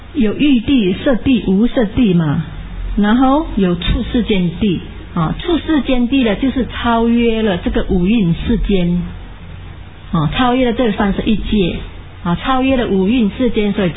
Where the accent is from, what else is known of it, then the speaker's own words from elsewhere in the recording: Malaysia; 我是马来西亚人嘛，我们马来文也是叫 Bumi